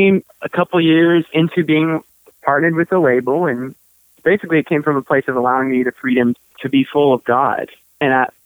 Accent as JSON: {"language": "English", "region": "Florida", "country": "United States", "tie": "born there", "said": "And it's a kind of a place I was born. I was born in Central Florida. My family's from Central Florida"}